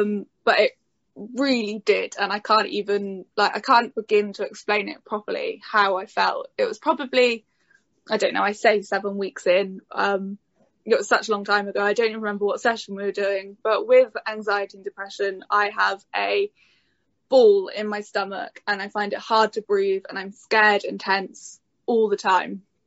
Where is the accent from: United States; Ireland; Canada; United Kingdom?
United Kingdom; Stroud, South West England; So, hello, everyone. I'm from Stroud.